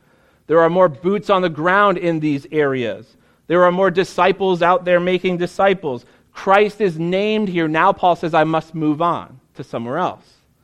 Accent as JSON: {"language": "English", "region": "New England", "country": "United States", "said": "When I was in seminary, I told everybody that I was from New England, and they laughed at me"}